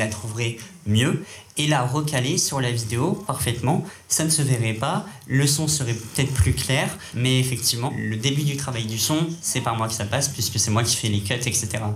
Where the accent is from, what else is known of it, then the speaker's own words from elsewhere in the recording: Châtellerault, Nouvelle-Aquitaine, France; Je viens de Châtellerault, je suis pas né dans une grande ville comme Paris